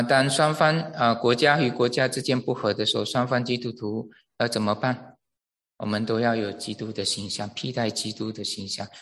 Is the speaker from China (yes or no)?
no; East Malaysia, Malaysia; 但是大家里头都是知道说我们都是东马来的。